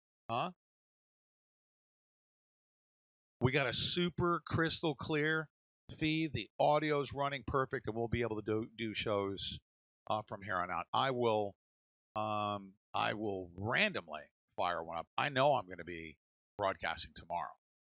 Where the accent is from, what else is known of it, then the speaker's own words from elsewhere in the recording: New York, United States; moved away; also born or lived in California / Cincinnati; I am originally from New York, 20-something years in California, which is a dry heat, right? Then went to Cincinnati, which is American heat. And then I came down to Florida